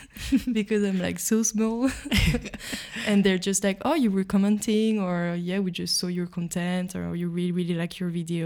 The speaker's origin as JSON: {"language": "English", "town": "Paris", "region": "Île-de-France", "country": "France", "said": "as I come from Paris."}